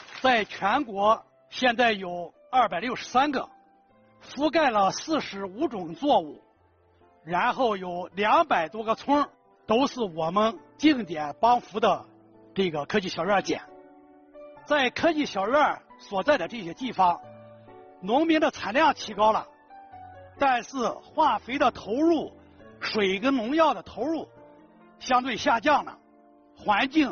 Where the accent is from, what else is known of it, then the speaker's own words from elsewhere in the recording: Shaanxi, China; 我经常会开玩笑说我就是典型的吃面长大的，因为我们陕西面条馒头没有蔬菜没有肉